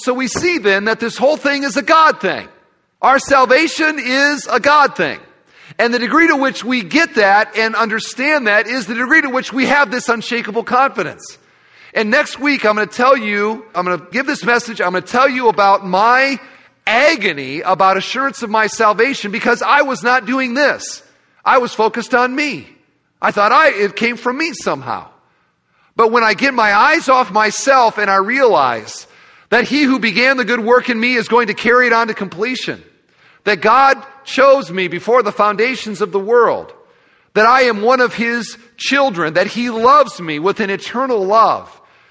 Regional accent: Iowa, United States; I'm a guy from Iowa.

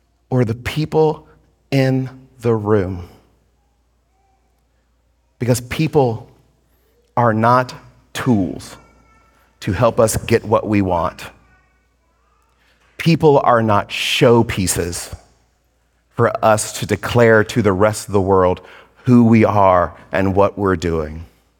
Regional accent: Georgia, United States; But I was raised in Georgia. And my mom lives 17 miles from Athens, Georgia.

